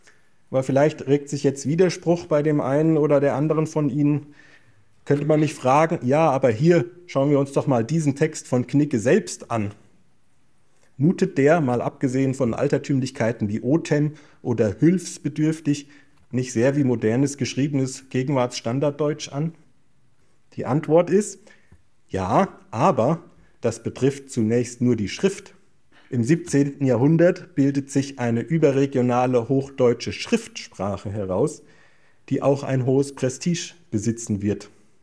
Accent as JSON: {"language": "German", "region": "Hesse", "country": "Germany", "tie": "born there", "said": "Lasse das als gebürtiger Hesse mal unkommentiert."}